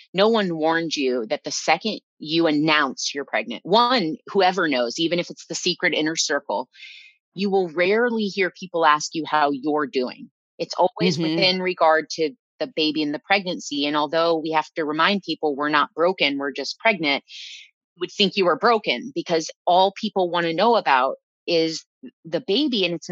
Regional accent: Iowa, United States; I was raised in Iowa, never had been in a TV studio.

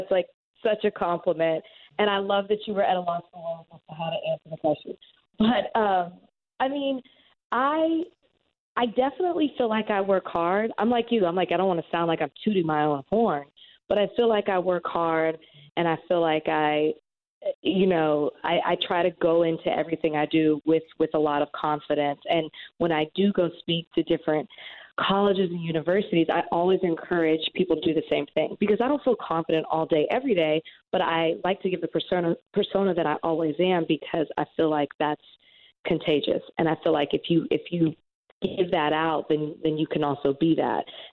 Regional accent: Texas, United States; now in Miami, United States; It's hot, but I'm from Texas, so I'm used to that.

